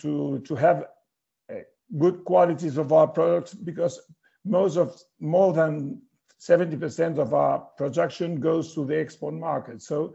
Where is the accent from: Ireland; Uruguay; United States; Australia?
Uruguay; first language Spanish; English is a second language; My mother tongue is Spanish. I don't speak English very currently. I'm a bit stuck with the English, so I'm going to try to do my best. First of all, I would like to say that Uruguay is a quite small country